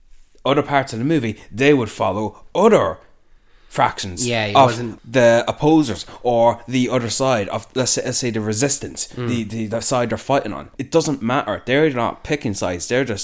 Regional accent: Ireland; We're Irish.

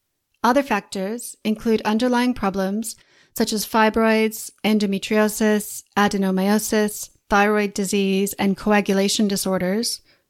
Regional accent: Canada; now in Christchurch, New Zealand; I'm Canadian, but live in Christchurch, New Zealand

